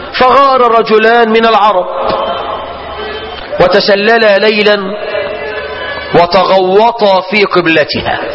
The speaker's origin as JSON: {"language": "Arabic", "country": "Egypt", "said": "الفيلة دي لا بتعيش عندنا في مصر ولا في شمال افريقيا"}